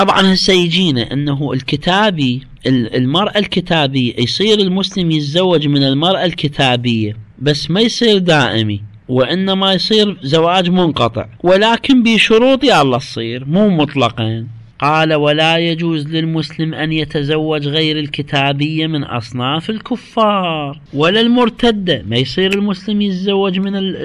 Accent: Iraq; إحنا عندنا في العراق يعني عندنا المسيح موجودين بكثرة والصابئة،

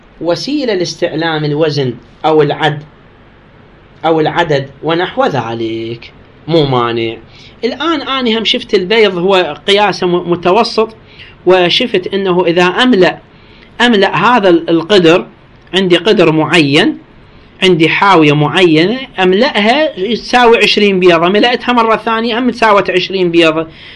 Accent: Iraq; لا زالت لعله في بعض الأرياف موجودة عندنا بالعراق

